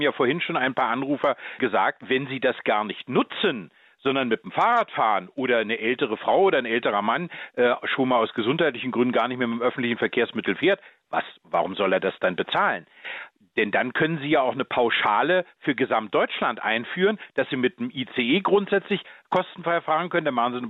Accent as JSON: {"language": "German", "region": "Berlin", "country": "Germany", "tie": "born there", "said": "wie ich jetzt von Potsdam nach Berlin reinfahre, obwohl Berlin meine Geburtsstadt ist"}